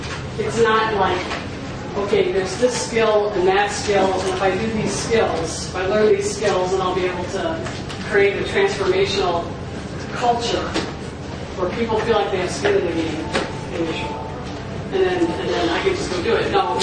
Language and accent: English; South Bend, Indiana, United States; I grew up Irish Catholic in South Bend, Indiana, working class.